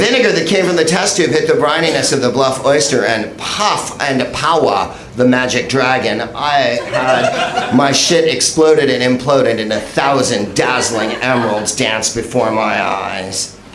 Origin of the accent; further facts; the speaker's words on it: California, United States; I'm from California. We had a fictional character from the movies as our governor.